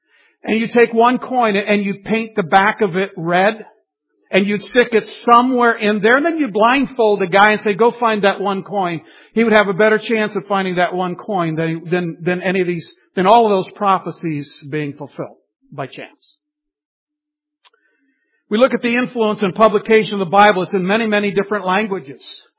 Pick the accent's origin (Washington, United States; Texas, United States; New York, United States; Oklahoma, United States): Texas, United States; Dallas; born there; I was born in Dallas. I really don't remember